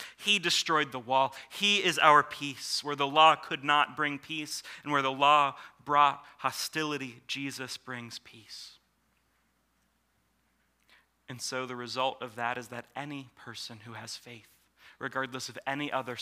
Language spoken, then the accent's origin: English; Pittsburgh, Pennsylvania, United States; Well, I am an American. I'm a Pittsburgher.